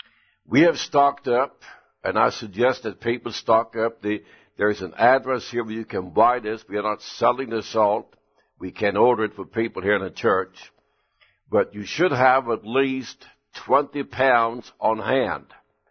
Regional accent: Punjab, India; at India-Pakistan border in the Punjab state. And the main borderline is just 15 miles away from my hometown. That is known as Dera border section.

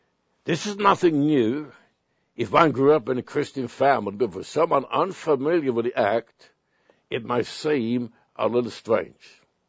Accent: Sweden; I grew up in Sweden. I was a Lutheran.

